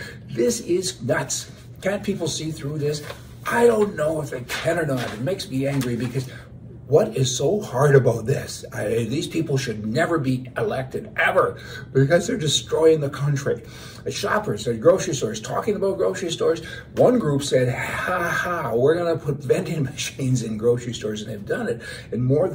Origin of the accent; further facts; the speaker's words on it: Canada; also born or lived in United States; I'm in Canada a lot because, you know, I'm Canadian. I'm both, actually. But I'm in Canada right now as we speak